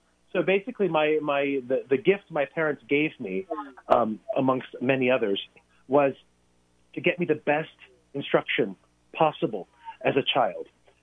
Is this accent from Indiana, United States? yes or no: no; Virginia, United States; And so, obviously, 18 years of that was spent growing up in Northern Virginia.